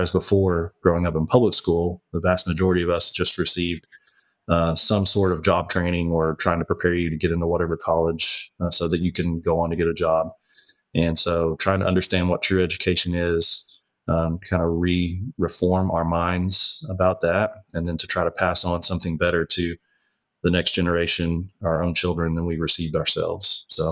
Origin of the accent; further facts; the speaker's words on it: Tennessee, United States; I'd played against Christian schools growing up in East Tennessee, especially those in the Knoxville area.